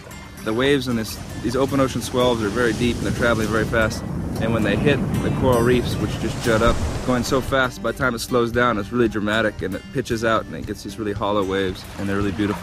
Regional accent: Hawaii, United States; I grew up here in Hawaii on the north side of the island. It's called the North Shore

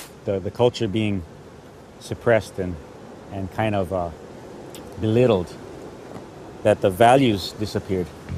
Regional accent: Hawaii, United States; As a Hawaiian living in a place like this, I wake up in the morning

